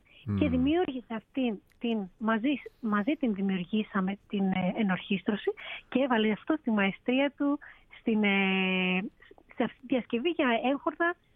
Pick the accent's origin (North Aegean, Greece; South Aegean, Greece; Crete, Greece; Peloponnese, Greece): Crete, Greece; Ναι, είμαι Κρητικιά, ναι.